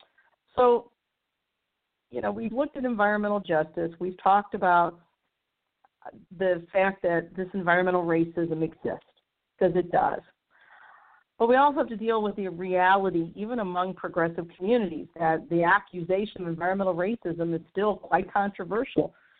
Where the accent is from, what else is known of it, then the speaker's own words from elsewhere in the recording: St. Louis, Missouri, United States; My hometown of St. Louis is a prime example.